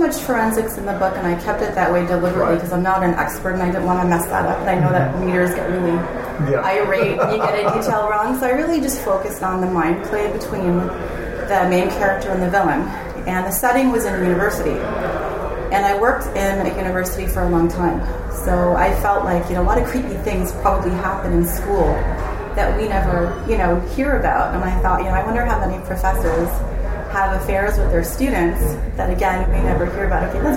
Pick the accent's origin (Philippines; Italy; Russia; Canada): Canada; now in Seattle, United States; because I'm from Canada